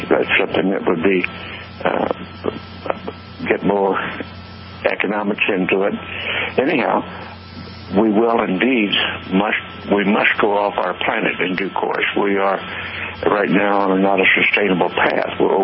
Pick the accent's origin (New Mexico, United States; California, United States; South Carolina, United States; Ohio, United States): New Mexico, United States; Roswell; My people were ranchers and farmers in that area and farmers in the dealership, so I grew up in Roswell.